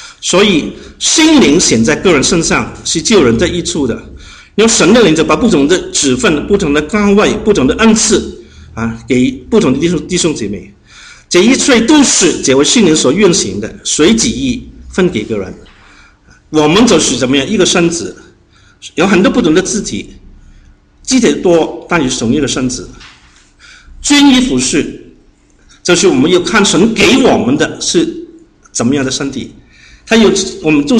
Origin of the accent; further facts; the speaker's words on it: Hong Kong; 就是他鼓励我们香港人讲普通话啊，因为香港人呢，我们一般来讲呢就不喜欢讲普通话的